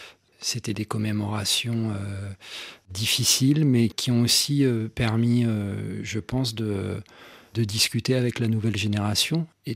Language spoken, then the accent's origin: French; Burundi; now in France; Moi, j'ai grandi au Burundi